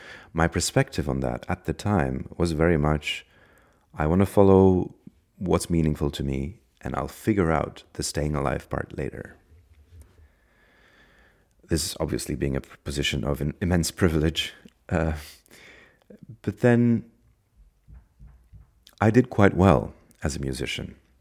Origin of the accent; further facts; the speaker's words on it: Ostend, Flanders, Belgium; now in Sofia, Bulgaria; I am from Belgium originally. I was born in Ostende at the seaside. I currently live, I'm not sure, I have a home base in Sofia, in Bulgaria, and I'm currently in Berlin